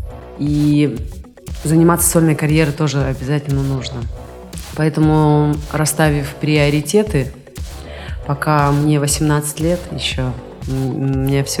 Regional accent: Kalmykia, Russia; выросла в Яшалтинском районе, страшно стеснялась того

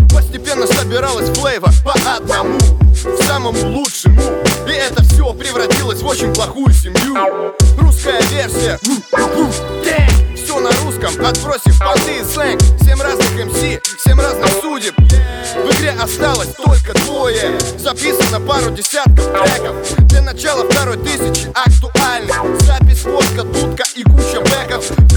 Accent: Kazakhstan; also born or lived in East Germany; Я родился в ГДР в начале восьмого десятка. Прошлого века тогда не все было гладко. Потом был переезд в Казахстан. Мама, брат, я вслед за отцом военный гарнизон. А что потом? Потом я рос

